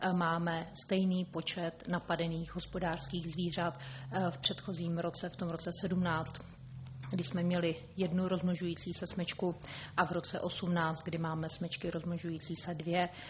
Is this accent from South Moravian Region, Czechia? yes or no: no; Hradec Králové Region, Czechia; jak pan inženýr Haverland, tak já pocházíme z Broumovska